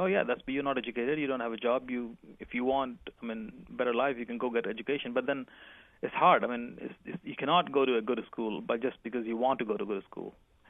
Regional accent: India; English is a second language; when I said I'm from India

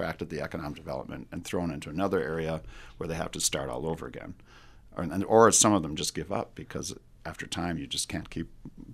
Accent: Minneapolis, Minnesota, United States; born there; even though I was born in Minneapolis, I have much more of a rural joy in me.

